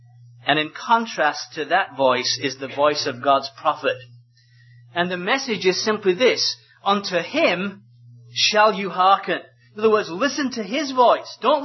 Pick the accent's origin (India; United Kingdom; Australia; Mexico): United Kingdom; now in United States; because I'm still a Brit, I haven't got American citizenship yet. I'm in the process of getting it, but I haven't got it yet, so I'm still British.